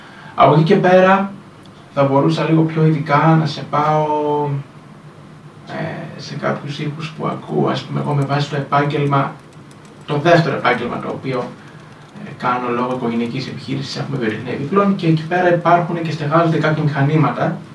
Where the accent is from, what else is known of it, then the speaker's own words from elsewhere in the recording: Trikala, Thessaly, Greece; Κατάγομαι από τα Τρίκαλα Θεσσαλίας. Δραστηριοποιούμε στα Τρίκαλα ως μουσικός. Για ένα διάστημα 4-5 ετών βρισκόμουν στην Άρτα